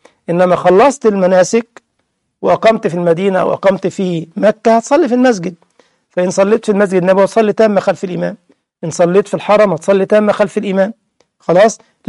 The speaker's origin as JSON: {"language": "Arabic", "country": "Egypt", "moved": "as an adult", "lives_now": "Germany", "said": "أنا مثلا من مصر لكنني مقيم الآن في ألمانيا، إقامتي في ألمانيا على صفة الدوام الآن"}